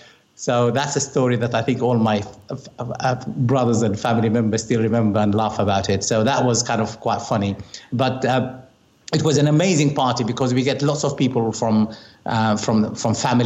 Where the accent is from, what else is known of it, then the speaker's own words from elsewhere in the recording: Khartoum, Sudan; now in Surrey, United Kingdom; So I come from Khartoum in Sudan